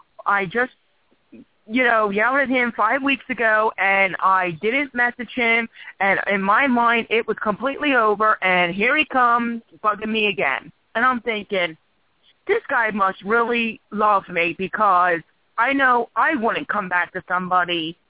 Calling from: Philadelphia, Pennsylvania, United States; I'm calling from Philadelphia, PA.

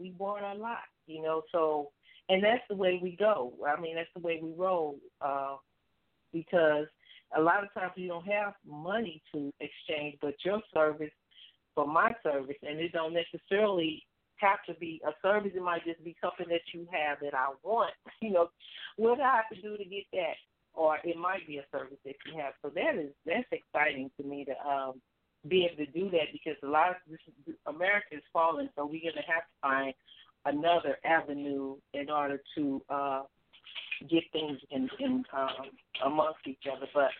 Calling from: St. Louis, Missouri, United States; from St. Louis, Missouri, mock number 28.

